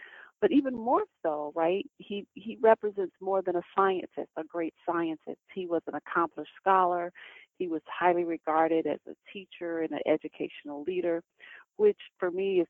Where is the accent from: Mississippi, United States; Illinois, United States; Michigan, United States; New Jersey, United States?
Mississippi, United States; Jackson; Jackson, Mississippi, where he helped to establish the chemistry department at Tougaloo College, right, my hometown.